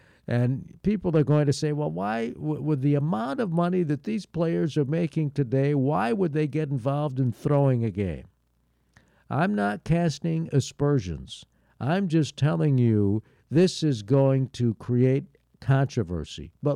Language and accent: English; Connecticut, United States; My home state of Connecticut is pushing hard for it.